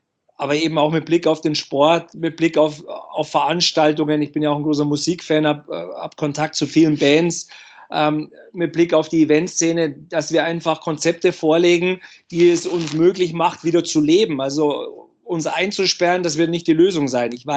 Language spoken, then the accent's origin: German; Bavaria, Germany; also ich bin ja nicht mehr ganz so jung, ne? 40. Und als Junge, ich habe die Eishockey-Begeisterung der Eltern mitbekommen, auch im Umfeld bei uns in Bayern war ja Eishockey immer ein großes Thema.